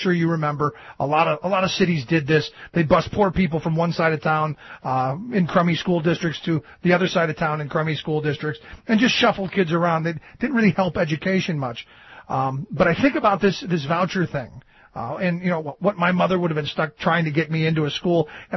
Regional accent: Cleveland, Ohio, United States; You know, you talk about this vouchers, and in my hometown of Cleveland, they've done it for some time

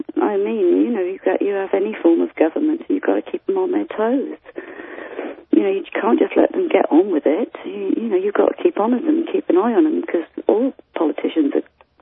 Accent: Wales, United Kingdom; now in England; Well, actually, I'm a Welsh exile in England.

